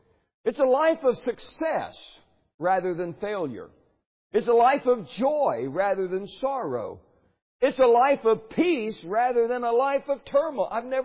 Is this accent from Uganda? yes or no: no; Clearwater, Kansas, United States; I told you I came from Clearwater. We have the Nenniscaw River down there.